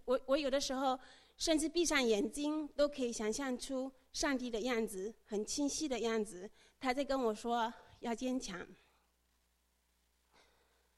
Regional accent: Fujian, China; 我是出生在中国福建的一个偏僻的小山村里，在我读小学的时候，那里教育落后，师资缺乏

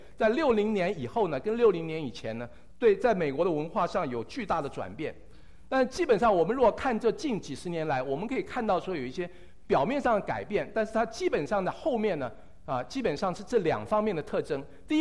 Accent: Taiwan; 我们从台湾来的都知道，十几年前来的时候都要带一个电锅，

